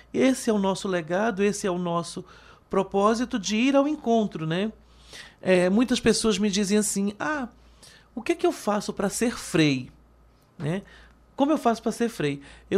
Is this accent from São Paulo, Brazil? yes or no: no; Manaus, Amazonas, Brazil; now in Salvador, Brazil; nasci nesse bairro festeiro, aonde seria um bairro negro, nossa, a liberdade de lá de Manaus, né? Seria a nossa liberdade. Então, lá eu me criei e vim parar na Bahia, vim parar em Salvador, né? Meu pai veio transferido e eu vim com eles